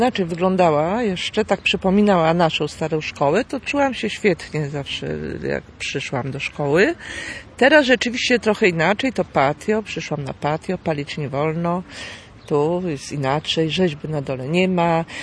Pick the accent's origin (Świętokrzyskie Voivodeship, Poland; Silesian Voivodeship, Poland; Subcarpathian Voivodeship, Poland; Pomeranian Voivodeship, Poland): Pomeranian Voivodeship, Poland; Gdynia; born there; ja się urodziłam w Gdyni, ale nie byłam nigdy tak związana z Gdynią, ponieważ moi rodzice to byli z dwóch końców Polski, czyli mama z Lwowa, tato z Warszawy